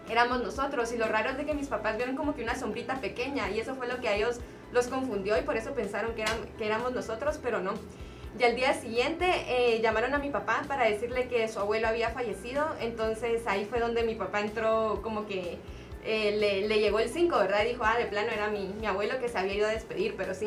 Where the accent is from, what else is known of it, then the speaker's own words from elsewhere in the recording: Guatemala; Nosotros también somos de Guatemala